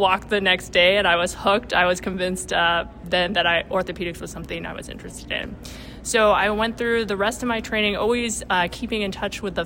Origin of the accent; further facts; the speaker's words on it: Washington, United States; I'm actually from Washington State.